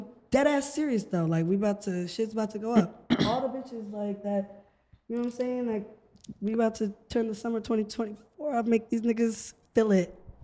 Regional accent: East Palo Alto, California, United States; also born or lived in Oakland; I'm from East Palo Alto, born and raised in Oakland, East Palo Alto. So I'm a bay bitch.

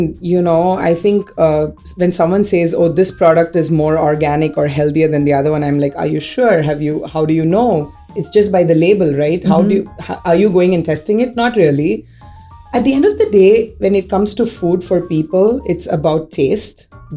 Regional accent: India; And, you know, I'm Indian. I love my spice and sour and sweet and all of that.

